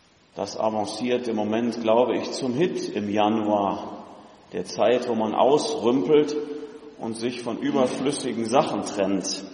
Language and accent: German; North Rhine-Westphalia, Germany; Ich weiß nicht, ob als Sauerländer aus dem Siegerland kommend oder mittlerweile als Siegerländer ins Sauerland fahrend.